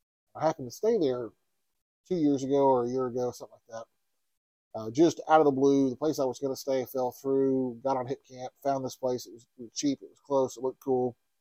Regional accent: Texas, United States; But yeah, I'm from Texas.

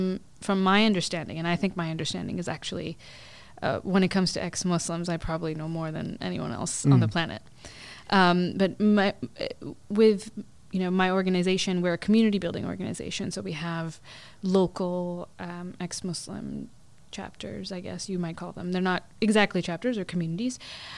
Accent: Texas, United States; also born or lived in Pakistan; I was born in Pakistan, but I was raised in the United States, in Texas.

